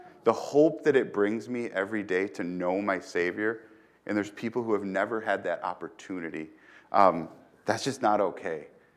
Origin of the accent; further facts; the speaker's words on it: Wisconsin, United States; I grew up in Wisconsin, and it's hard for us as we're in Wisconsin to hear that statement and think that to be true, right?